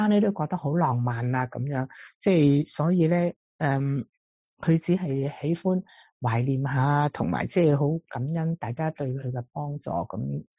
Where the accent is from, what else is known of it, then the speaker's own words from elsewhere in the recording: Guangdong, China; 因为我哋广东人啊嘛，我从来都未认识过呢个字